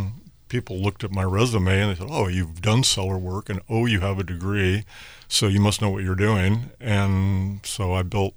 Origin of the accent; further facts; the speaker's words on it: California, United States; also born or lived in Oregon / Africa; no, I grew up in Southern California.